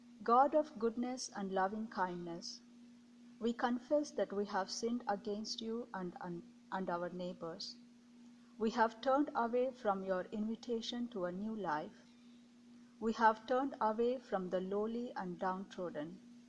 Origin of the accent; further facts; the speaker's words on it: Delhi, India; now in Sault Ste. Marie, United States; I'm from Delhi, India, and a former MDiv student of Lutheran School of Theology in Chicago.